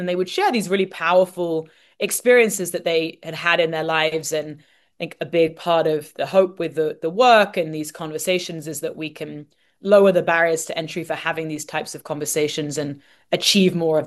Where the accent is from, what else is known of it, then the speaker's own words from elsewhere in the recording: London, United Kingdom; also born or lived in India; I also spent some time in India. I grew up in London